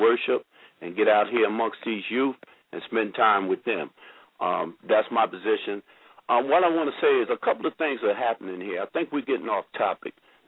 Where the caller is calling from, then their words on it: New Jersey, United States; My theme is how to put the neighbor back in the hood, and I'm calling from New Jersey.